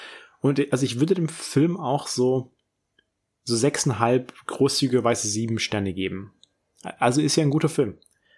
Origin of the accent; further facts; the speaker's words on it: Aalen, Baden-Württemberg, Germany; Also da, wo ich herkomme, ne, aus Aalen